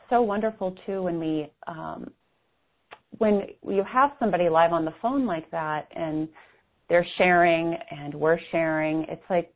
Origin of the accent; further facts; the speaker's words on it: Wisconsin, United States; I just want to add, Judy, I'm from Wisconsin, and so that's kind of funny.